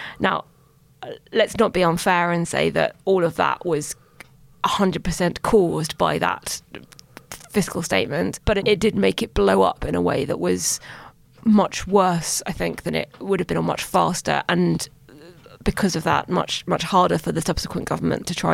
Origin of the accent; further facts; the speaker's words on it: London, United Kingdom; I'm from London.